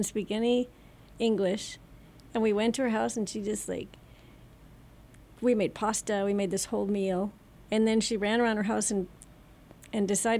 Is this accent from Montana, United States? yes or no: no; Chicago, Illinois, United States; And that's perfect. I'm from Chicago, so I can see people.